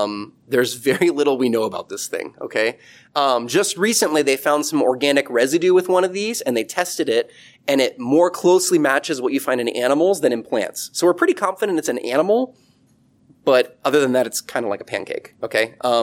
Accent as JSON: {"language": "English", "region": "Midwest", "country": "United States", "said": "by the way, I'm originally like from the East and the Midwest and stuff."}